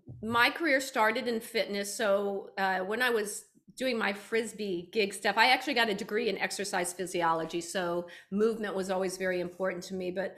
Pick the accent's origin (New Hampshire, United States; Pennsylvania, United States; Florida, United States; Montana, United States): Florida, United States; So yeah, I grew up in Florida